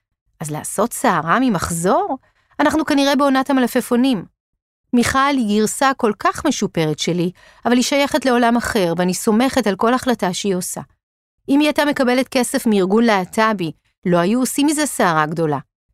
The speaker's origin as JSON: {"language": "Hebrew", "town": "Tel Aviv", "region": "Tel Aviv District", "country": "Israel", "tie": "born or raised there", "said": "בשנים שאני גדלתי בה"}